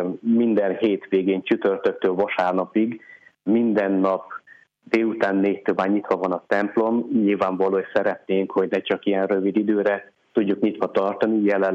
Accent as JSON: {"language": "Hungarian", "region": "Western Moldavia", "country": "Romania", "said": "tekintettel arra, ahonnan jövök, innen 960 kilométerre Moldvából"}